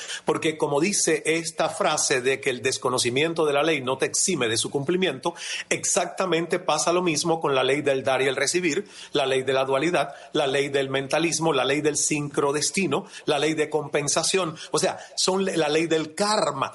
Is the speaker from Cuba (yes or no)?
yes; Cuba; moved away as an adult; now in Canada; yo salí de Cuba a los 28 años, Marta, sin hablar inglés